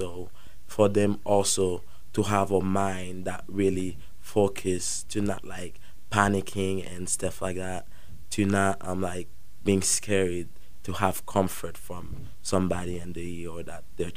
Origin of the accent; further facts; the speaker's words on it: Haiti; now in Branson, United States; We're from Haiti.